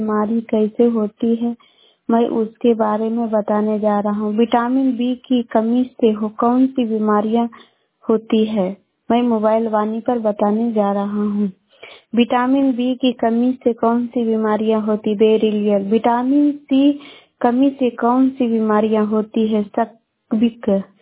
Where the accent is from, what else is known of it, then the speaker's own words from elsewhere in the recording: Patna, Bihar, India; मेरा मधेपुरा से बोल रही हूँ। मैं पटना जिला की रहने वाली हूँ